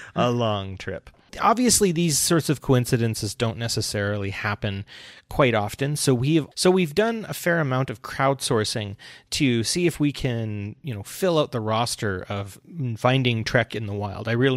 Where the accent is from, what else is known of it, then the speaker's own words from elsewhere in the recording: Alberta, Canada; I'm from Alberta. And you're like, yeah, but I'm from Northern Alberta. And then I'm like, I am from Northern Alberta.